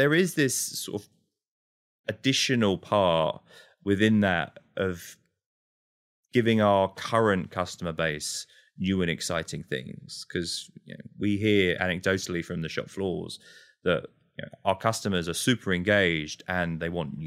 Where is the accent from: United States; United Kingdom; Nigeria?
United Kingdom; London; I'm also British, right? You kind of heard that in the accent. I mentioned I grew up in London.